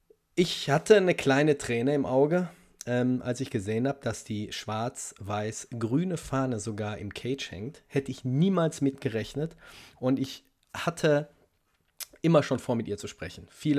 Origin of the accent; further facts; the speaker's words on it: Gelsenkirchen, North Rhine-Westphalia, Germany; Ich bin in Hessler geboren und aufgewachsen quasi in Ückendorf und Schalke.